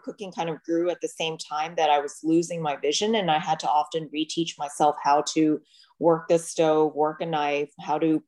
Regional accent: Houston, Texas, United States; I grew up mostly in Houston. My father's work took him to Houston. So I would say I'm pretty much a Texas girl. Raised in Houston

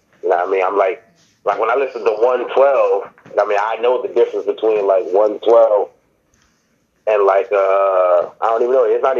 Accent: Jamaica; But yeah, then I'm also Jamaican, so like I listen to a lot of reggae music.

